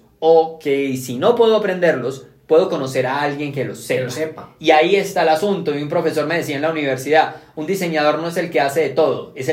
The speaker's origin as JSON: {"language": "Spanish", "town": "Cúcuta", "region": "Norte de Santander", "country": "Colombia", "said": "yo soy de Cúcuta, yo te lo decía, marica, yo soy de Cúcuta"}